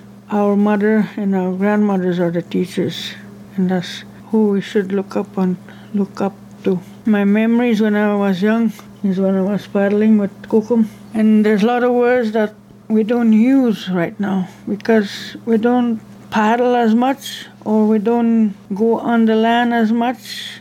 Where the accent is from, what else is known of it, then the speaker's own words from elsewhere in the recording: Rapid Lake, Quebec, Canada; I'm from Rapid Lake, also known as Taganak. And we are known as Algonquins of Barry Lake and the people.